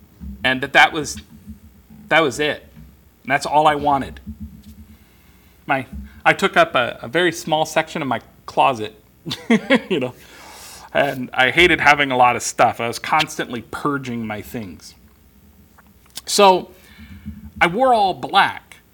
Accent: Los Angeles, California, United States; One, where I grew up in Los Angeles, there was a lot of gang activity.

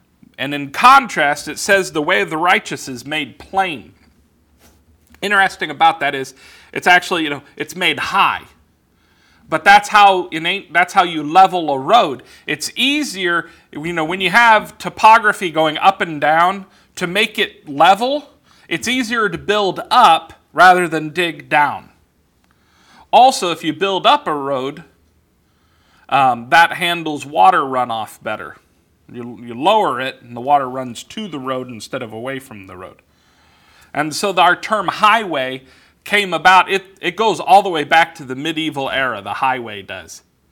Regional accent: Los Angeles, California, United States; I grew up in Los Angeles. The roads don't do that every year.

